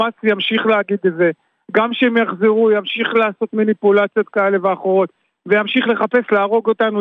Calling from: Be'eri, Southern District, Israel; אני גר בצוחר, שזה 20 קילומטר דרומה מבארי, ואני עובד בבארי. כרגע אני מדבר איתך מבארי.

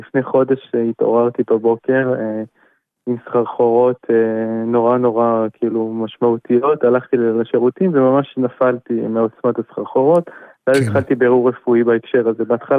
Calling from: Yavne, Central District, Israel

